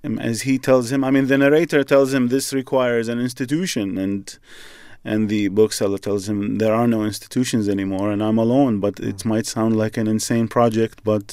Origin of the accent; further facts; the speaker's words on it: Baghdad, Baghdad Governorate, Iraq; now in New York City, United States; I am from Baghdad, Iraq, and I was born to an Iraqi father and an American mother, and I lived there until 1991.